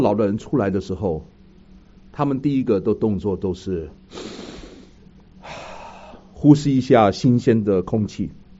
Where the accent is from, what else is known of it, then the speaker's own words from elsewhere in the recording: Hong Kong; now in Vancouver, Canada; 我从香港来，那很多时候呢，我们在香港一直很多时候的生活都是富足的